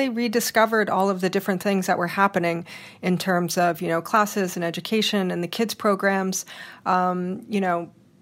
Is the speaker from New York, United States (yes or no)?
yes; New York City, New York, United States; You know, being a New Yorker, I live in a tiny little apartment and I love books and I love reading on paper.